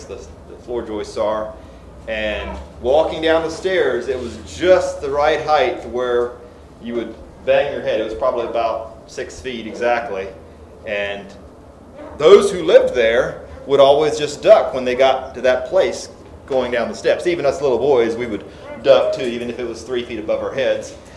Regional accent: Whiteville, Tennessee, United States; When I grew up in Whiteville, Tennessee, there was in the church house

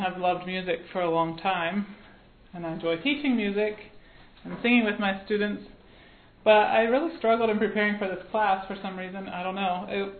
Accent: Ephrata, Pennsylvania, United States; I'm from Ephrata, Pennsylvania, but I have taught the last 6 years in Milton Freewater, Oregon, at Blue Mountain Mennonite School.

